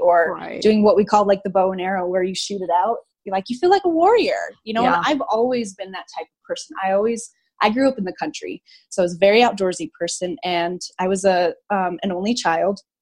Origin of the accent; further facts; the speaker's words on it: New Mexico, United States; also born or lived in Missouri; I was born in Missouri, but I was raised in New Mexico. I grew up in a really small town. I moved to Albuquerque when I was 19